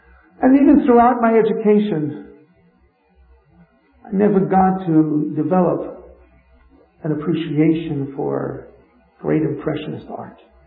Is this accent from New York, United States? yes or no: yes; New York City, New York, United States; of some of the memories I had of growing up in Crown Heights, Brooklyn, on the days of Rosh Hashanah.